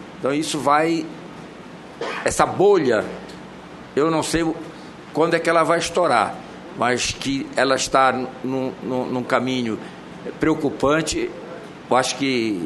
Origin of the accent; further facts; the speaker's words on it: Brazil; Eu, como brasileiro